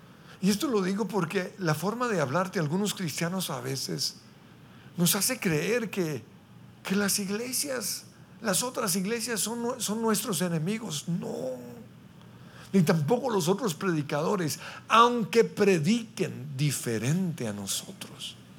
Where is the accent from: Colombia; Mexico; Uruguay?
Colombia; la maldición generacional que tenemos como colombianos